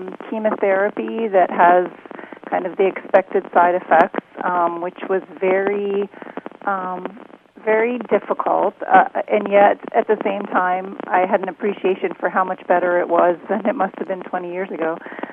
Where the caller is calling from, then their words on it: Bloomsburg, Pennsylvania, United States; I am calling from Bloomsburg, Pennsylvania.